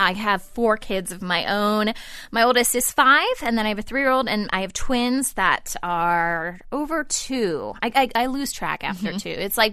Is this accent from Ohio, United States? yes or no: yes; Ohio, United States; I like to say, you know, I'm originally from Ohio, so I feel a strong bond.